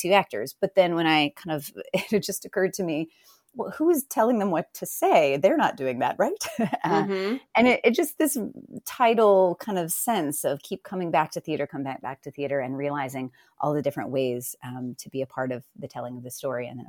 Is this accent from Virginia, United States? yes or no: no; Decatur, Georgia, United States; I grew up outside of Atlanta in a small town called Decatur, Georgia.